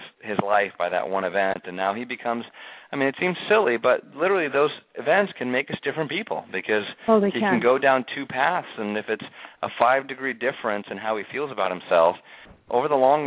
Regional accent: Newtown, Connecticut, United States; Yeah, so I live in Newtown, which is, a lot of people know now is the home of the Sandy Hook shooting. Sandy Hook is a part of Newtown, and I own a home here. Have lived here the last couple of years. I grew up in the town next to this town, Brook

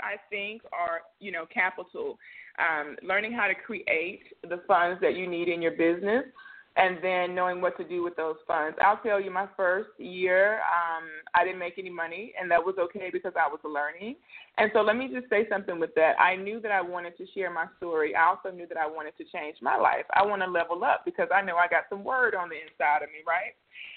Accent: Louisiana, United States; And I always knew when I was younger, a little small girl growing up in Louisiana, I knew that I wanted to own a business.

